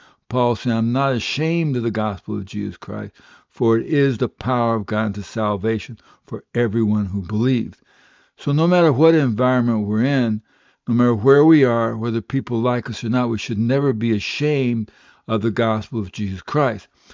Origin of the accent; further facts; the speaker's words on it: Liberia; born there; I was born in Liberia, Africa in 1952.